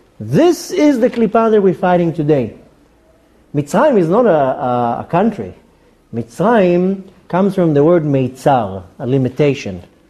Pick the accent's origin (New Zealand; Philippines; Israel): Israel; Ra'anana, Central District; also born or lived in United States; I used to live now 17 years in America. I was born in Israel. I grew up here in Ra'anana. And 17 years I lived in America.